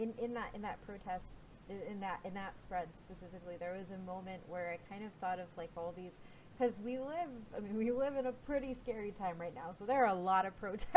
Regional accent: Texas, United States; Especially because I'm a Texan

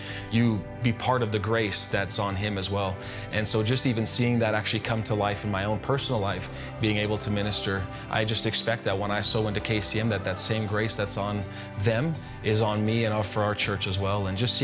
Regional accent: Red Deer, Alberta, Canada; and I'm from Red Deer, Alberta, Canada.

